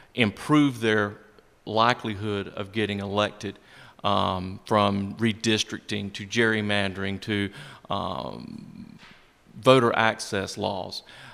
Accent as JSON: {"language": "English", "town": "Duplin County", "region": "North Carolina", "country": "United States", "tie": "born or raised there", "lives_now": "Wilmington, United States", "said": "The 7th Congressional District is my home. It's been the home of my family for 7 generations. I grew up in Duplin County. I call Wilmington home these days."}